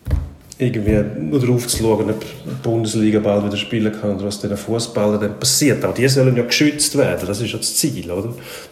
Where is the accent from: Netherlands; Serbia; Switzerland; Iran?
Switzerland; Das ist so Sozialromantik verfehlt, die bei uns in der Schweiz der Schwächste muss geschützt werden.